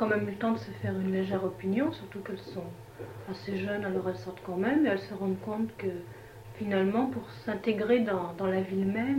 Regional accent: Orléans, Centre-Val de Loire, France; Je suis née à Orléans, oui, oui.

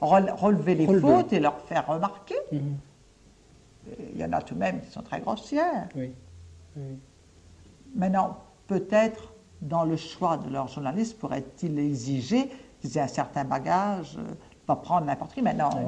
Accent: Gien, Centre-Val de Loire, France; puisque je suis originaire de Gien

